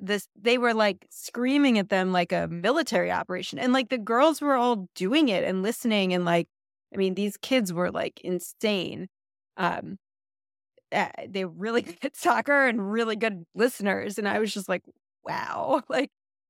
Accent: Pennsylvania, United States; But I grew up, you know, in the suburbs of Philadelphia where things were pretty intense too.

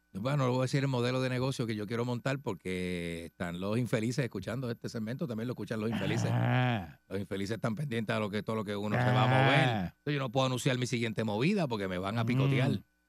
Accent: Ponce, Puerto Rico; Yo soy de Ponce. Pude haber ido para Mayagüez en lugar de San Juan.

